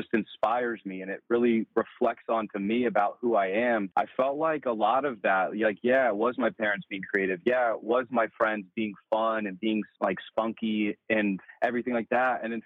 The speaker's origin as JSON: {"language": "English", "country": "United States", "said": "I grew up on Kraft mac and cheese and beanies and weenies and things like that. I'm like a good American boy."}